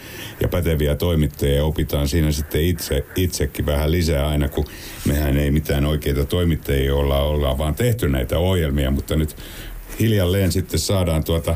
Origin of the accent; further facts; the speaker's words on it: Rauma, Satakunta, Finland; Raumalla on kolmanneksi eniten kuuntelijoita meidän nettiradiossa, joka on aika hassua, koska itsekin olen sieltä sitten lähtöisin, tai ihan sieltä en ole lähtöisin, mutta asunut sieltä tietysti nuoruuteni ja monia vuosia